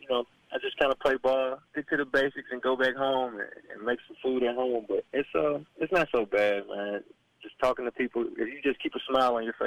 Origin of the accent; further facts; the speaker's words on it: Memphis, Tennessee, United States; if I tell them that I'm from Memphis and I played at the University of Memphis, they automatically bring up Coach Hardaway.